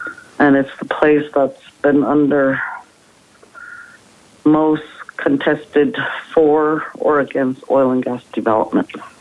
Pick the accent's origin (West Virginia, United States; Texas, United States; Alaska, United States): Alaska, United States; Arctic Village; I was raised in Bushrike Ol, Arctic Village, Alaska. It's northeast Alaska, and we're located right adjacent to the Arctic National Wildlife Refuge.